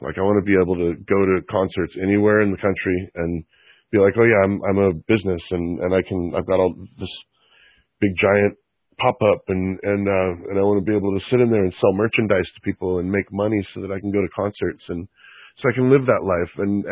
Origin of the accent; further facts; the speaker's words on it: Monterey, California, United States; I grew up in Monterey, California. So, like, I grew up washing boats for rich people.